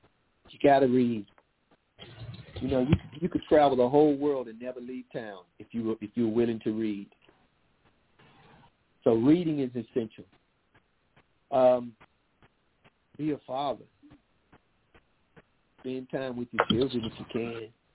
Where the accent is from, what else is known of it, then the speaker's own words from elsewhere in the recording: the South, United States; I'm from the South. You know, it's a different kind of feel down there. We all speak to one another.